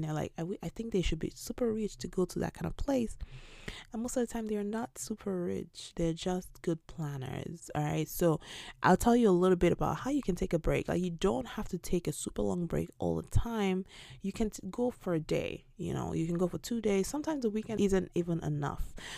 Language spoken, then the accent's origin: English; Nigeria; I'm not a fan of this because I grew up in Nigeria